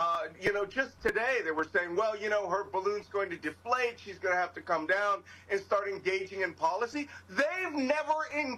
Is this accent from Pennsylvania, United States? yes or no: yes; Philadelphia, Pennsylvania, United States; You guys know I'm from Philadelphia.